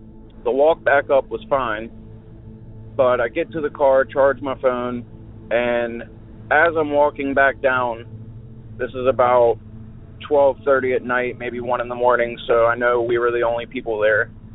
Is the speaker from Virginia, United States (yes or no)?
yes; Richmond, Virginia, United States; I'm from Richmond, Virginia, and I've been listening to your podcast now for about a week